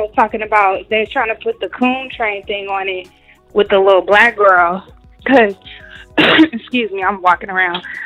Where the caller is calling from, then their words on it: Oakland, California, United States; I'm calling from Oakland.